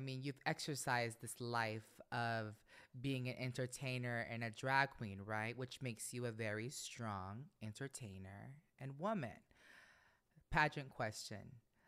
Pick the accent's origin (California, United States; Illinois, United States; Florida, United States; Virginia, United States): Florida, United States; Orlando; also born or lived in New York; I grew up in Orlando. I was born in New York, I grew up in Orlando.